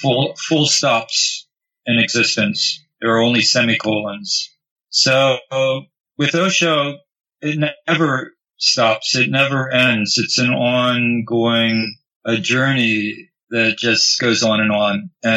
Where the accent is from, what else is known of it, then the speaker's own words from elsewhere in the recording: United States; I'm American, but I must have an Italian past life